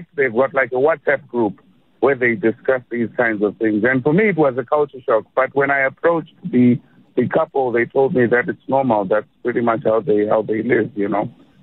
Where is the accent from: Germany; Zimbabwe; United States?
Zimbabwe; We are originally from Zimbabwe.